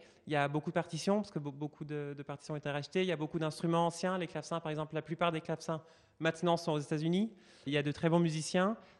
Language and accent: French; Angers, Pays de la Loire, France; Oui, voilà, moi j'ai grandi à Angers.